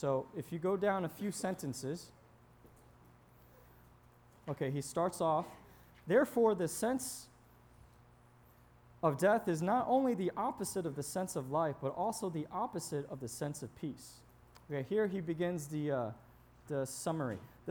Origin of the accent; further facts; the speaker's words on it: Taiwan; I was born in Taiwan, and I spent a lot of my early childhood years with my grandparents.